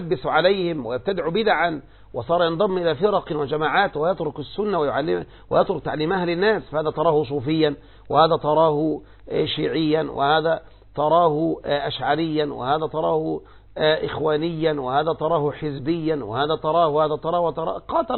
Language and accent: Arabic; Egypt; أنتم عندكم في الجزائر وعندنا في مصر